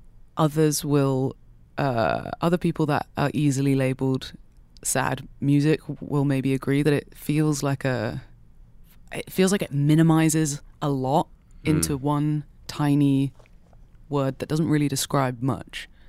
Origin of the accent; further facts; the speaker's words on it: South West England, United Kingdom; I grew up in Dorset